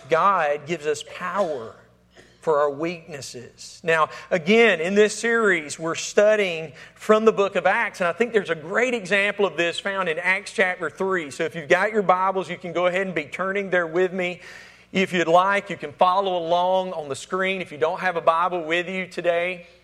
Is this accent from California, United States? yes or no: no; Alabama, United States; accent: Alabama country accent; now in Florida, United States; Even though I've been living in Florida for 9 years, I'm still carrying around this Alabama country accent.